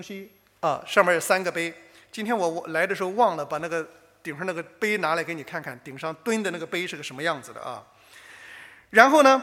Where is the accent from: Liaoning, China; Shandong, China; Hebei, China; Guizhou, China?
Shandong, China; 我们山东人说啊里边黑的